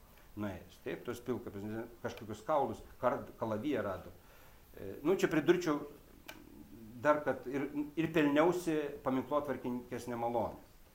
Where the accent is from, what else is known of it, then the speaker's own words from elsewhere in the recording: Papiškės, Vilnius County, Lithuania; born there; Ir štai, aš gimiau Papiškių kaime, Švenčionių rajone.